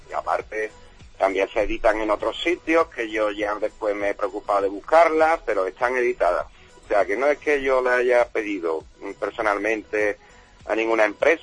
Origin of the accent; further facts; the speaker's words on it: Sanlúcar de Barrameda, Andalusia, Spain; yo soy de Sanlúcar, aquí siempre hemos hablado de que está Tartessa por la zona esta.